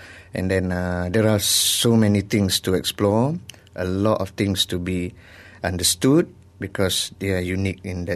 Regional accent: Kuantan, Pahang, Malaysia; English is a second language; also born or lived in Mersing / Terengganu / Sungai Petani / Taiping; I was born in Kuantan, and I grew up in coastal districts, coastal towns of Mersing, of Terengganu, of Kuantan again, and then my parents moved to Sungai Petani near Merbuk Mangroves

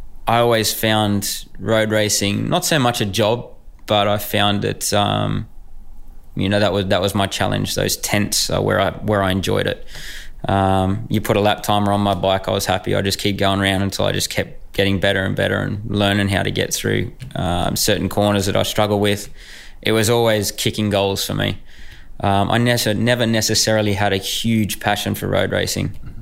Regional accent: Australia; We had help from the Grand Prix Association because we're Australian and one of the only ones in the championship.

